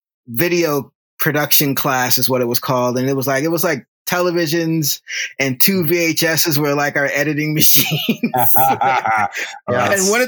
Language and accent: English; Hawaii, United States; also born or lived in Long Beach, United States; I've lived everywhere, man. I've lived in Hawaii. I grew up mostly in Hawaii, and I lived in Long Beach even